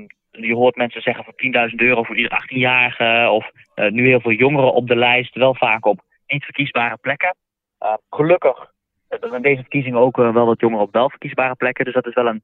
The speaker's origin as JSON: {"language": "Dutch", "town": "Noordscheschut", "region": "Drenthe", "country": "Netherlands", "said": "Ik kom uit Noordse Schut. Dat ligt in Drenthe."}